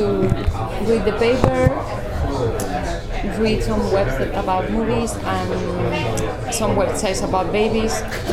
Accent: Italy; accent: Italian; English is a second language; because I was shooting in English and in Italian, and none of them are my first language.

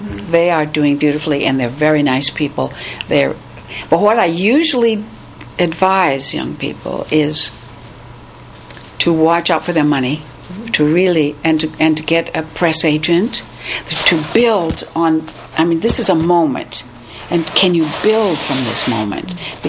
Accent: Albert Lea, Minnesota, United States; My hometown is naming their theater after me.

